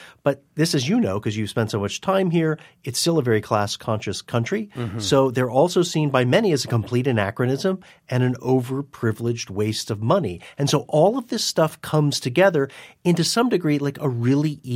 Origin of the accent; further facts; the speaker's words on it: United States; And unlike you, I'm fully American. My parents are both from the States.